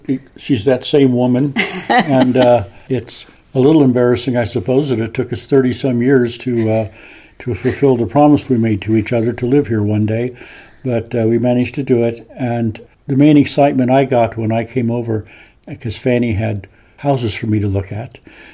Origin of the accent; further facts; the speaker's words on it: Oregon, United States; I grew up in Oregon with all these majestic mountains, which are beautiful